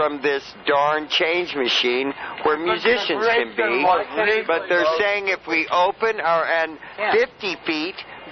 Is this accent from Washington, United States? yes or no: no; Berkeley, California, United States; I've played music right there for 9 years, and I'm from Berkeley.